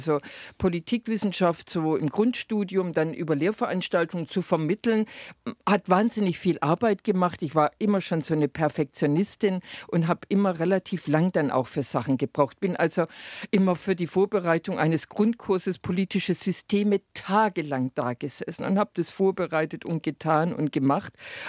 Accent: Baden-Württemberg, Germany; Also der Lebensweg begann fern von einem See im Schwabenland in Württemberg. Ich bin im Kreis Göppingen groß geworden. Meine Eltern kommen aus der Ulmer Gegend, aber ich bin im Kreis Göppingen groß geworden

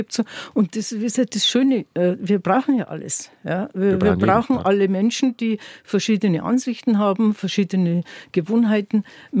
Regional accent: Tyrol, Austria; in meiner Heimat in Tirol, wo ich aufgewachsen bin, auch in meiner Kindheit schon leicht verschwunden ist.

